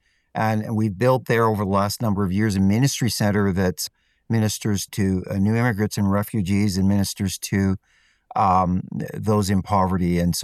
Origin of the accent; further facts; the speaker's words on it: Ontario, Canada; I grew up in a neighborhood. I grew up in Ontario, originally from Ontario.